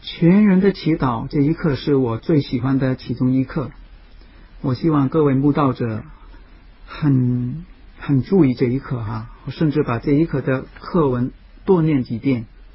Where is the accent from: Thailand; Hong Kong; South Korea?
Hong Kong; 我能够以身为教友为荣，以身为学生为荣，以身为中国人、香港人为荣。